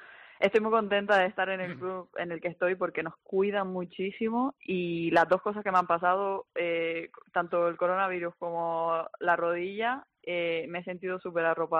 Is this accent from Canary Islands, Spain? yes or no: yes; Canary Islands, Spain; estaba en Gran Canaria, ¿no?, de donde yo soy